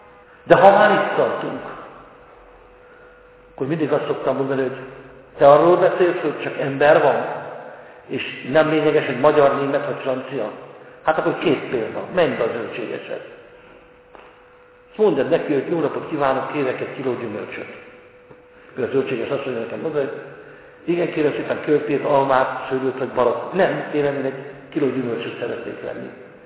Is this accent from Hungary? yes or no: yes; Hungary; Mint ahogy mi magyarok vagyunk, pedig lehet, hogy itt ülnek olyan, akikben német vér folyik, vagy orosz, vagy zsidó, vagy francia, vagy szikány, vagy bármilyen.